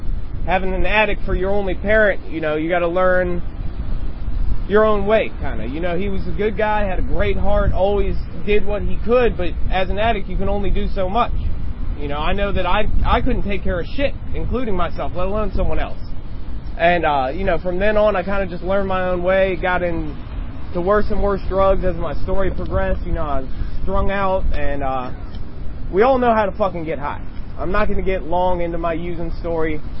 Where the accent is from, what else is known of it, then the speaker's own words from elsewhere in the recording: Germantown, Maryland, United States; You know, I grew up in Germantown, Maryland. I come from a decent family.